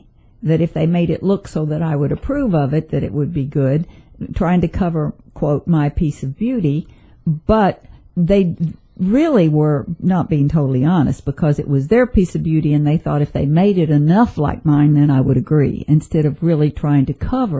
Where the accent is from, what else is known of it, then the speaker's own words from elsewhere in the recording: Missouri, United States; There was a lady at home my hometown, a little country town in Missouri.